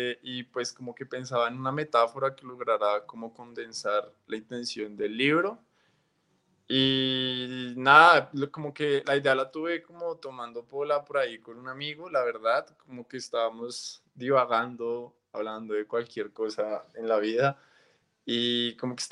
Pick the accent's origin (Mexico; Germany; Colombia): Colombia; born there; nacimos en Colombia y la situación social es como muy difícil.